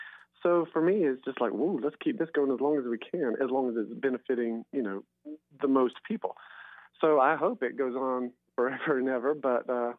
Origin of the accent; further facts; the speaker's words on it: Georgia, United States; I grew up in Georgia. I love Georgia. I love going back to Georgia. My family's all still in Georgia.